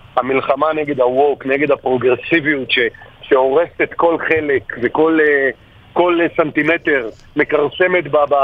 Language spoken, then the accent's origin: Hebrew; United States; ואני רוצה להגיד לכם, בתור אזרח אמריקני, כן? אני רואה כמה אזרחים שם סובלים